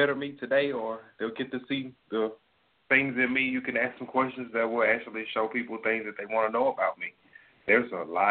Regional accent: Germany; I grew up in Germany

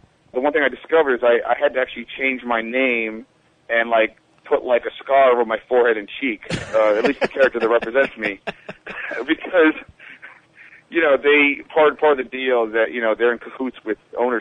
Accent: Manhattan, New York, United States; I moved from Manhattan to Brooklyn. And as a Manhattanite, you know, we have a certain swagger and attitude about what we think we know.

